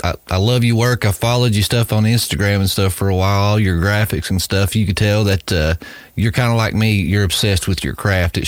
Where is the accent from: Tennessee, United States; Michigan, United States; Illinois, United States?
Tennessee, United States; I'm from the Bible Belt, if you can't tell by my dialect here. You know, I'm from East Tennessee, but grew up in church my whole life